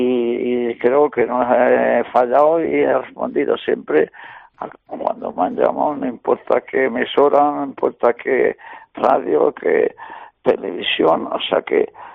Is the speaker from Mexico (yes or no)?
no; Spain; yo soy español, no soy francés.